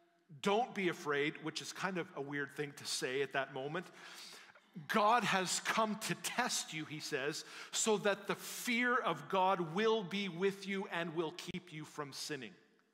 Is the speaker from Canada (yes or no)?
yes; Canada; is not on our radar as Canadian people.